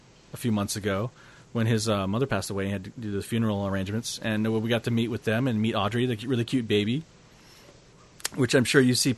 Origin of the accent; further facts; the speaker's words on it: Hawaii, United States; I'm from Hawaii, but and I brought some of the stuff with me.